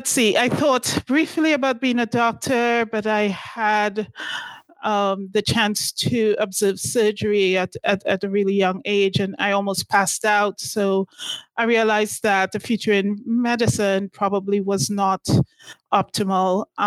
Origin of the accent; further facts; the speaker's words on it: Trinidad & Tobago; So I grew up in Trinidad and Tobago, which is an island in the Caribbean